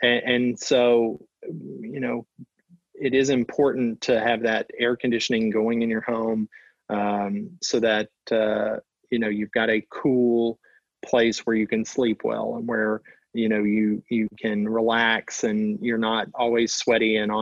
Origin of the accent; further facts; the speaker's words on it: Louisiana, United States; I grew up in Louisiana, and it was my job to empty the dehumidifier.